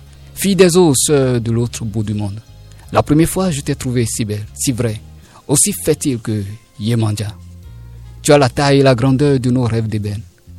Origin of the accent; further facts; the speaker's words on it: Benin; notre identité en tant que Béninois, en tant qu'Africain